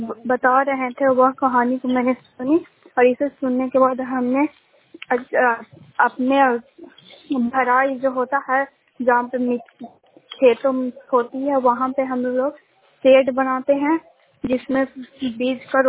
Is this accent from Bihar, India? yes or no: yes; Bihar, India; मैं सकरोड़ा गांव की निवासी हूँ और जिला नालंदा की निवासी हूँ।